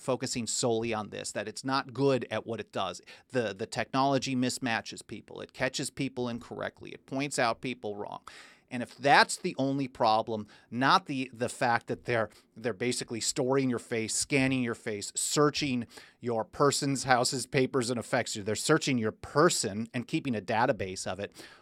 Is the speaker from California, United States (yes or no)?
no; Milwaukee, Wisconsin, United States; especially where I grew up in Milwaukee, which was incredibly segregated